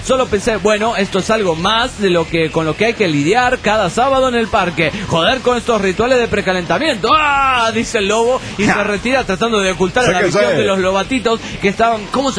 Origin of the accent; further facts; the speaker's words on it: Trelew, Chubut, Argentina; de Trelew, Chur, República Argentina.